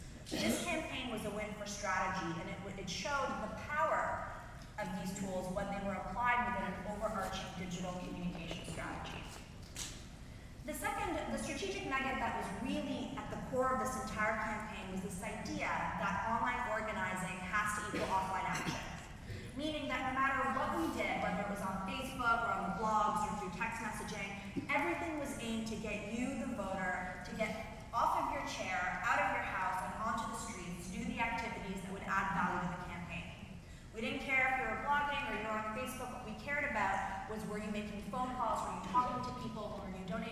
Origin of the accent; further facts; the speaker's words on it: Toronto, Ontario, Canada; because I am from Toronto